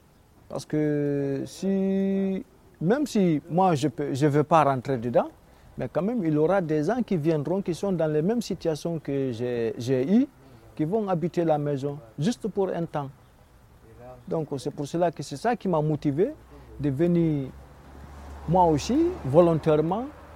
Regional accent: Guinea; Je viens de Guinée-Conakry. Ma vie était en danger, je ne pouvais pas y rester.

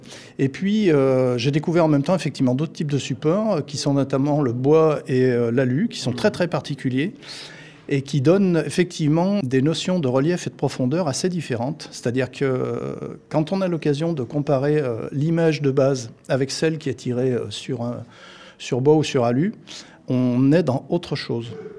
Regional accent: Auvergne-Rhône-Alpes, France; Alors, on vient de la vallée du Rhône, tous les deux, donc pas très loin de Vienne.

